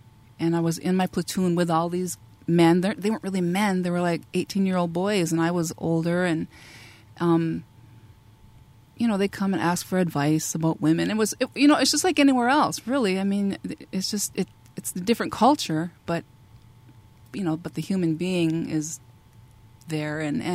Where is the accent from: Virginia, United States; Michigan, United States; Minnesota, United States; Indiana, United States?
Minnesota, United States; Cass Lake; So I grew up in Cass Lake, and I never really went anywhere.